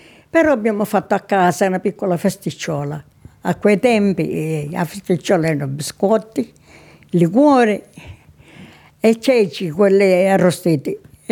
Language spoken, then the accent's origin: Italian; Floridia, Sicily, Italy; born there; Io sono nata in Sicilia, Floridia, provincia di Siracusa, nel 1929.